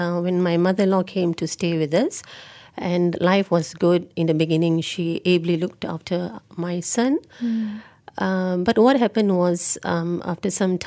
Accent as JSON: {"language": "English", "town": "Ipoh", "region": "Perak", "country": "Malaysia", "tie": "born or raised there", "lives_now": "Kuala Lumpur, Malaysia", "said": "And since we were both working in KL and I had my child in Ipoh in my hometown, my mother-in-law offered to look after our son."}